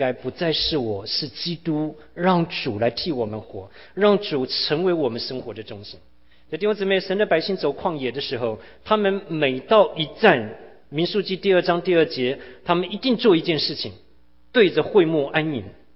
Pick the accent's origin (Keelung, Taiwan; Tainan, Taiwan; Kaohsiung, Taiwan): Tainan, Taiwan; 那个我小的时候在台湾台南，那台南呢靠近大林糖厂那边有一个机场，